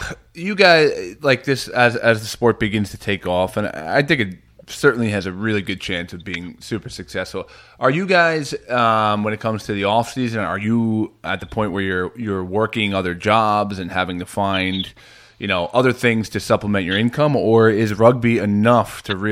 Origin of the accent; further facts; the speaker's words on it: United States; like we growing up in America, you know, the culture of baseball, culture of whatever, football, things like that.